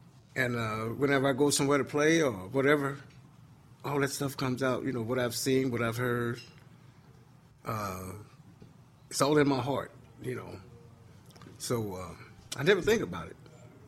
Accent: Indianapolis, Indiana, United States; if I tell them I'm from Indianapolis, first thing that people want to know, did you go to Attucks?

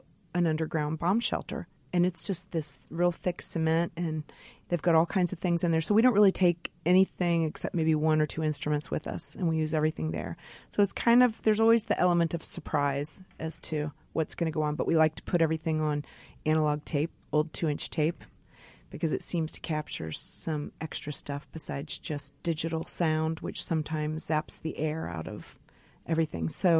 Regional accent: Midwest, United States; I mean, I feel like for all the places I've been, I am really from the Midwest.

